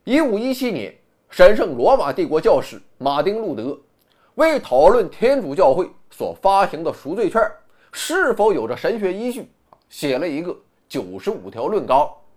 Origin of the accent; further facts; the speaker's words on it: China; 在我们中国人看来